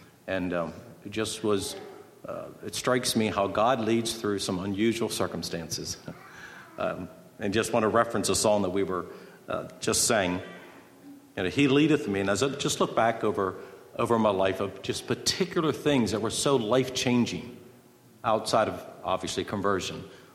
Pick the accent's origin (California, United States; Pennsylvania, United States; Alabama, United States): Pennsylvania, United States; Lancaster; I grew up in Lancaster, Pennsylvania. I was born into a very godly home, a large family, fairly large.